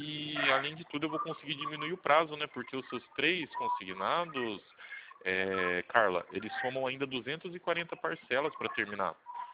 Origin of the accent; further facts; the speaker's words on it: Itu, São Paulo, Brazil; muito prazer. Eu sou aqui de Itu